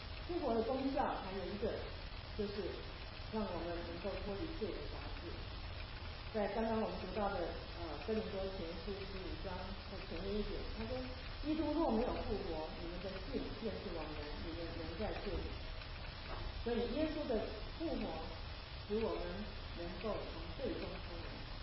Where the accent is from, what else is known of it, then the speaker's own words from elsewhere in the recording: China; 这个神迹在2000年之前发生在中东的地区发生，跟我们中国人民隔得很远